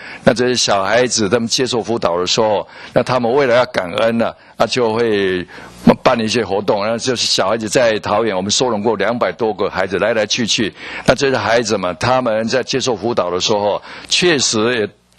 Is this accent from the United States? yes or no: yes; United States; 就是我们美国人也说啊 ，no pain no gain。